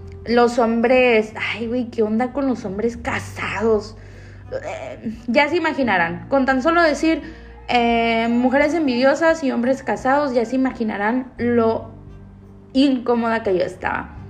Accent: Mazatlán, Sinaloa, Mexico; moved away as an adult; Me vine de Mazatlán sin el título, o sea, a punto de titularme

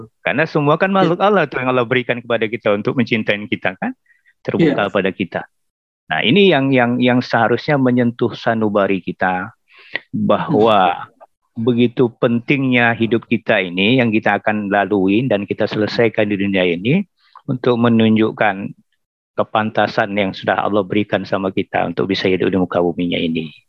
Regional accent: Medan, North Sumatra, Indonesia; Saya dari Medan Ustaz.

